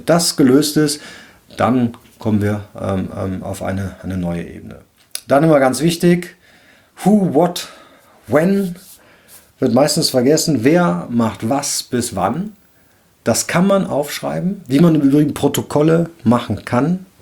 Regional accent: Cologne, North Rhine-Westphalia, Germany; Ich bin ja Rheinländer, ich komme aus Köln.

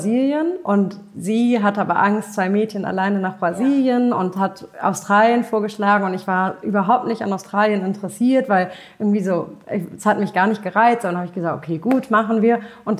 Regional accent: Hamburg, Germany; also born or lived in Tel Aviv, Israel; ich komme ja aus Hamburg, aber ich habe 8,5 Jahre in Tel Aviv gewohnt.

